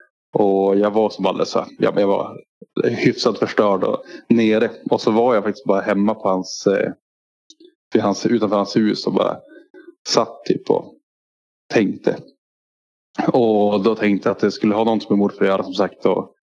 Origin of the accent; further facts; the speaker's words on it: Glommersträsk, Norrbotten County, Sweden; loggan är ju berget utanför där jag är uppväxt i Glommersträsk.